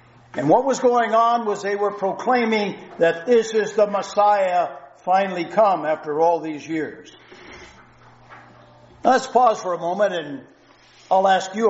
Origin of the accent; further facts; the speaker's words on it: California, United States; also born or lived in Midwest; Growing up in Northern California, well, let me tell you a story about my dad first.